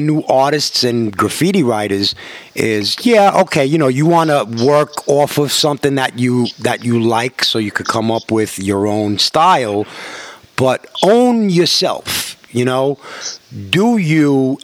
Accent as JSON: {"language": "English", "region": "New York", "country": "United States", "said": "Of course, I'm a New Yorker. I say New York."}